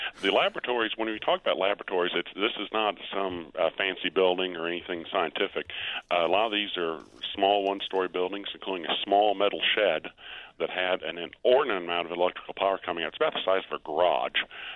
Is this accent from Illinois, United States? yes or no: yes; Carlinville, Illinois, United States; That was actually found in my hometown, Carlinville.